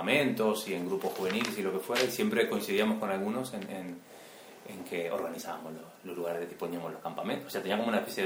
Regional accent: Durazno, Uruguay; De Uruguay, sí, el centro mismo, Durazno, traducido melocotón.

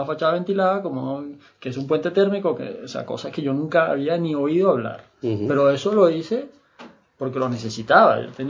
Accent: Caracas, Capital District, Venezuela; moved away; Yo que venía de Caracas, de Venezuela, un país tropical donde no se necesitan las chimeneas.

